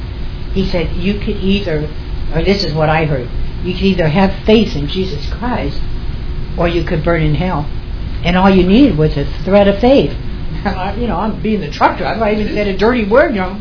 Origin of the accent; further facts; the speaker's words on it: Texas, United States; born there; And I was born in Texas, by the way, unlike my pastor, who was born in California. I am a native.